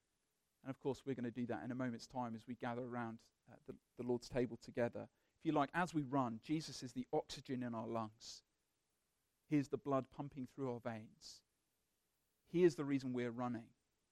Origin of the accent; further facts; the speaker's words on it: United Kingdom; Father God, being British, I have this natural disposition to moaning, talking about the weather, talking about what's hard.